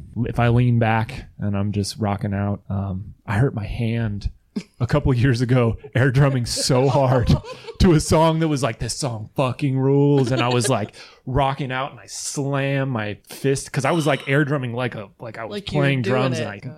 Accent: Hillsboro, Oregon, United States; Yeah, and they had members from every high school in Hillsboro. I'm from Hillsboro.

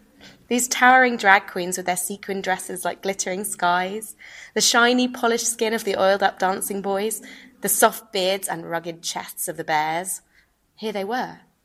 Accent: Brighton, South East England, United Kingdom; I'm from Brighton. And Brighton is the gay capital of the UK.

